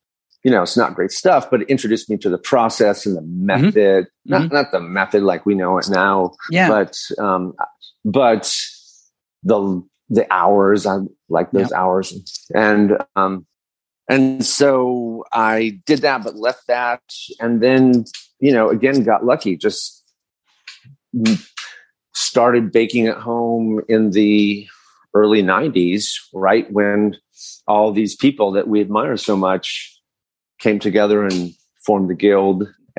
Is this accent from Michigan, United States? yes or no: yes; Michigan, United States; I mentioned I grew up in Michigan in the 70s, but I did have relatives and they would bring Polish baked goods.